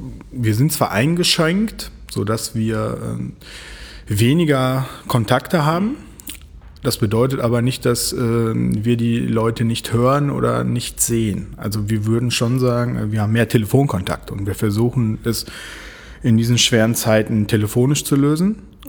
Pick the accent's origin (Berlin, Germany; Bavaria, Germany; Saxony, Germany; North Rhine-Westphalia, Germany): North Rhine-Westphalia, Germany; Bünde; In Bünde, genau gesagt.